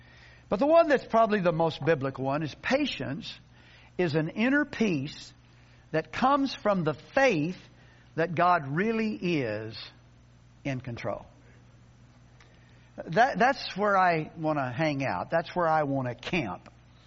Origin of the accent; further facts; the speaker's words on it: Arkansas, United States; So, no, I don't advertise it on my truck that I'm from Arkansas.